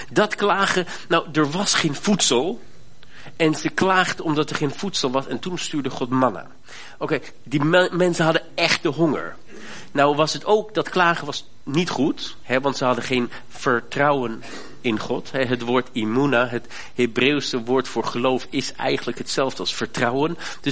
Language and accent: Dutch; Germany; Ik ben in Duitsland opgegroeid